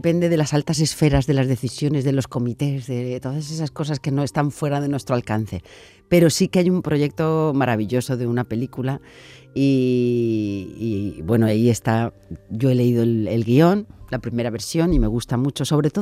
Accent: Valencian Community, Spain; Y siempre, además somos valencianas las dos.

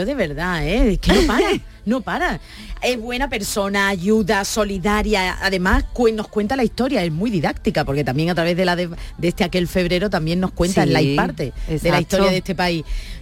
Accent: Andalusia, Spain; sé que la gente de mi tierra no nos vamos a apartar en ningún momento y vamos a seguir ahí para adelante, y eso no se puede decir en todos los lugares del mundo, pero mira, en Andalucía sí.

